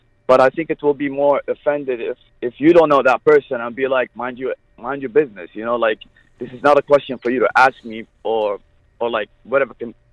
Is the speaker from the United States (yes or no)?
no; United Arab Emirates; I'm from the UAE, actually.